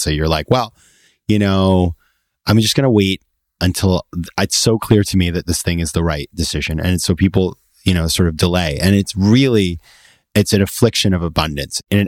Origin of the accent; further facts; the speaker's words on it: Maine, United States; if you were living 100 years ago in my hometown in Maine, you didn't really know what was going on outside of there.